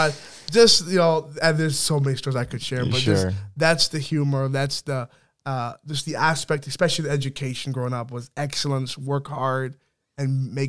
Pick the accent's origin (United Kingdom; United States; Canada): Canada; I would say that I am more Canadian because I grew up here my entire life.